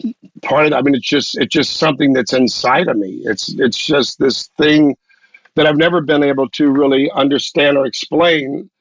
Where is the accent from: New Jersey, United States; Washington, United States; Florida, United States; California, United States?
Florida, United States; Miami; Well, you have to realize I grew up in Miami, so Miami's very transient in a way.